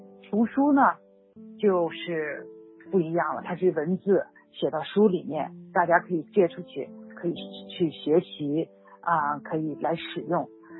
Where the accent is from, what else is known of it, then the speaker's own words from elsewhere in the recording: China; 在我在中国长大的时候